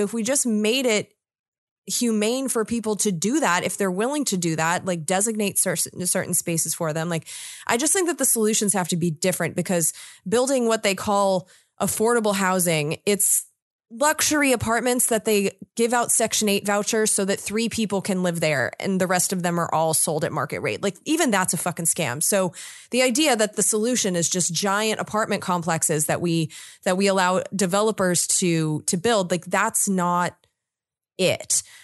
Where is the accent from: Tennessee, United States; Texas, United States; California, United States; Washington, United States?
California, United States; Los Angeles; I'm from Los Angeles. I lived there for 10 years. My family still lives there.